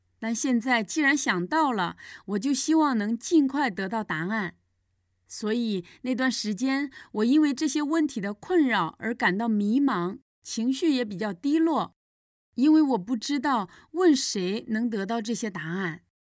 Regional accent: Jiangxi, China; 我出生在江西一个普通的家庭，从小接受无神论教育。

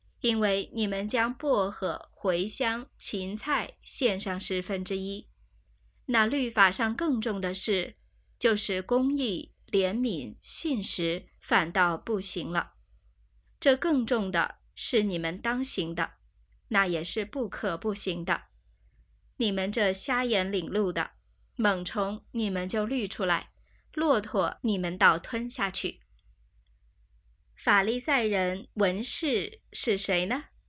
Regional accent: China; 我们中国人讲究知恩图报，饮水思源，受人滴水之恩，当以涌泉相报。

